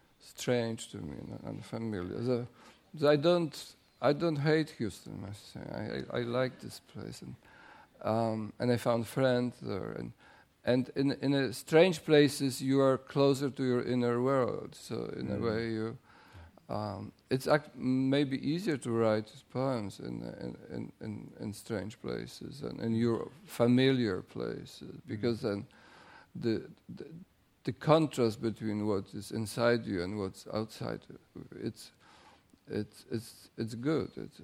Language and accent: English; Paris, Île-de-France, France; now in United States; I came from Paris, which is very difficult for friendships.